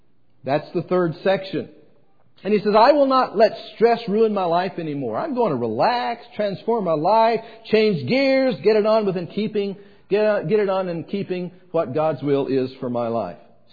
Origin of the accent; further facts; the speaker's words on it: Huntsville, Alabama, United States; I'm really not afraid of a tornado because I grew up in Huntsville, Alabama, and that's Tornado Alley.